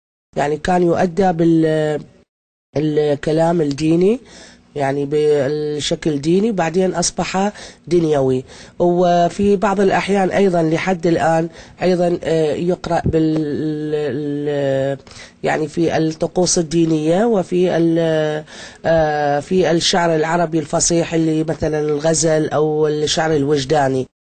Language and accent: Arabic; Iraq; إحنا كمجتمع عراقي عربي مسلم